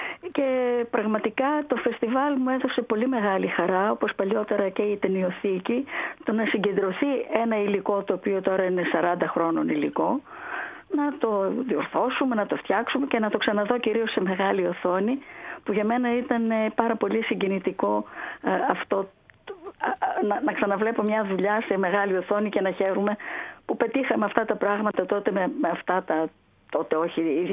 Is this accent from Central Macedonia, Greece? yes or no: yes; Thessaloniki, Central Macedonia, Greece; γεννήθηκα στη Θεσσαλονίκη, δηλαδή δεν το ξέρω, γι' αυτό λέω.